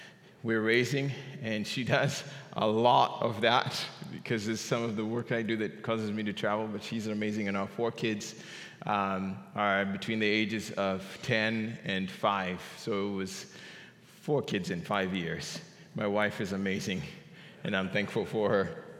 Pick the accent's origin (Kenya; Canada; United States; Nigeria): Kenya; I'm originally from Kenya, and I got saved in Kenya.